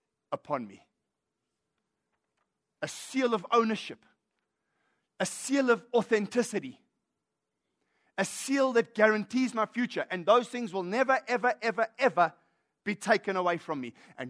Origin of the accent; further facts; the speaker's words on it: Port Shepstone, KwaZulu-Natal, South Africa; also born or lived in Kimberley / Johannesburg; I grew up in Port Shepstone. From Port Shepstone, I went to Kimberley. From Kimberley, I go to Johannesburg.